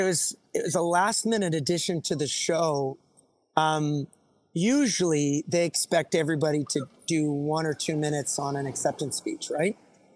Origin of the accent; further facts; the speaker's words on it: Canada; And even though I'm a Canadian, I know for a fact that the American dream is a legitimate dream